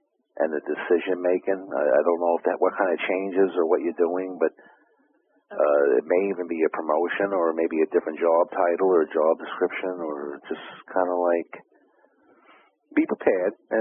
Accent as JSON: {"language": "English", "town": "Brooklyn", "region": "New York", "country": "United States", "tie": "born there", "said": "Well, I was born in Brooklyn, so."}